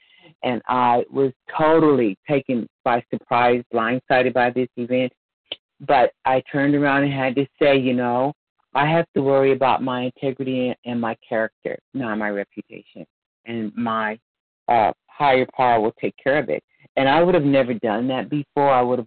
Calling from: Texas, United States; I'm calling from Texas.

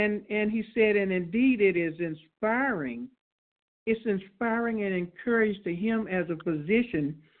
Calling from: Los Angeles, California, United States; from Los Angeles.

